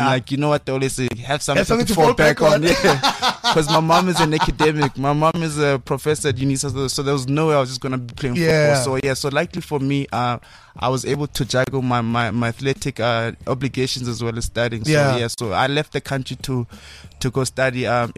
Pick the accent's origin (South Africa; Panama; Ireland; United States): South Africa; Mahikeng, North West; accent: North West; moved away as an adult; was born in Mafutang, born and raised in Mafutang, but I always claim Lesotho, like I'm from there